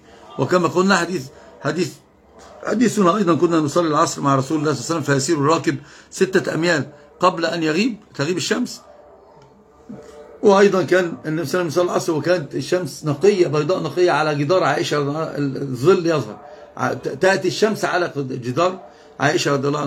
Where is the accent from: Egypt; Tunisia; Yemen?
Tunisia; انا قلت تونسي مفتخر وافتخر،